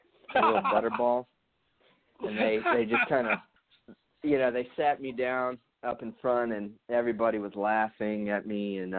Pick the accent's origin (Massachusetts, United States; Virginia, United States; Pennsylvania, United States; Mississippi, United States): Virginia, United States; Alexandria; So I grew up in Alexandria, Virginia. So Nick and I both pretty much grew up in Virginia.